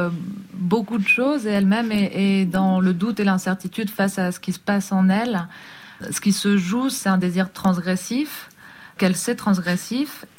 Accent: France; Tout simplement parce que je suis française, même si je vais en Belgique.

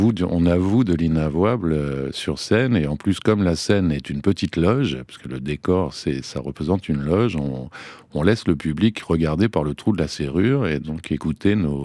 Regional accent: Verneuil-sur-Seine, Île-de-France, France; Dans la ville où j'ai grandi, à Verneuil-sur-Seine

